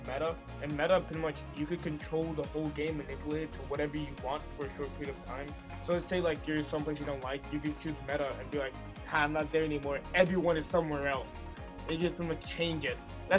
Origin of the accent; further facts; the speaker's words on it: Jamaica; And the thing is, I'm from Jamaica, and I go to the beach like every single year.